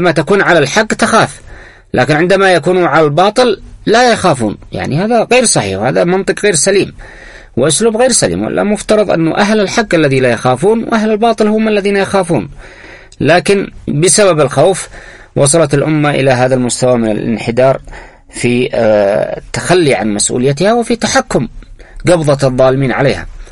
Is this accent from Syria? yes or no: no; Yemen